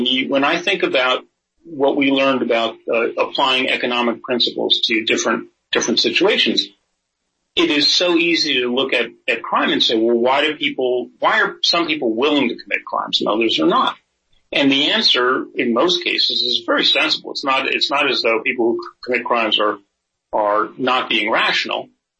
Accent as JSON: {"language": "English", "region": "New Jersey", "country": "United States", "tie": "born or raised there", "said": "New Jersey straightened out, my home state, original home state, is its size, right?"}